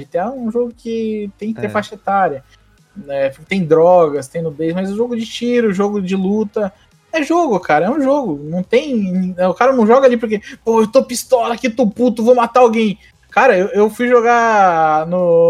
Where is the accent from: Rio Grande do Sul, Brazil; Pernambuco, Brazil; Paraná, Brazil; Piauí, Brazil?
Paraná, Brazil; Vocês são da Bahia, eu sou do Paraná.